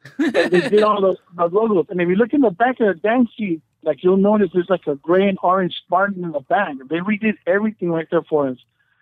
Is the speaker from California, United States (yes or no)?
yes; Huntington Park, California, United States; I grew up in Huntington Park.